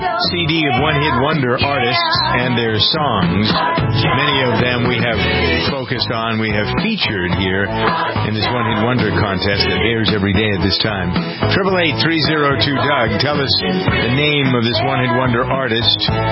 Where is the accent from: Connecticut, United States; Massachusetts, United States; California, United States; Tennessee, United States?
Massachusetts, United States; I'm from Massachusetts. I always like to acknowledge some of the Bay State callers.